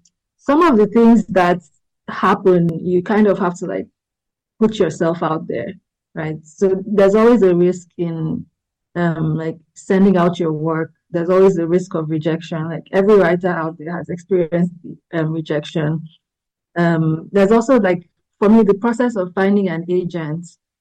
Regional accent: Lagos, Nigeria; Growing up in Lagos in Nigeria has been like a huge source of like my writing inspiration.

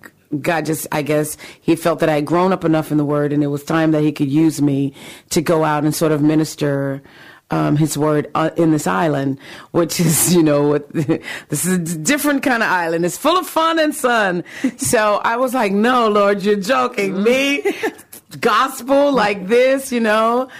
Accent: Gary, Indiana, United States; I got a chance to see … in my hometown, uh-huh. Gary, Indiana.

